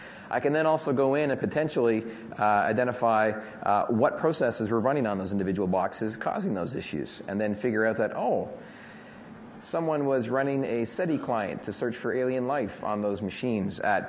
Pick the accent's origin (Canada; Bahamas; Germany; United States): Canada; Even though I am Canadian and red is a Canadian color